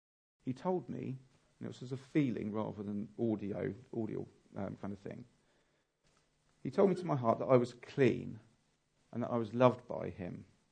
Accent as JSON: {"language": "English", "region": "London", "country": "United Kingdom", "tie": "born or raised there", "said": "I was raised in Catford, South East London."}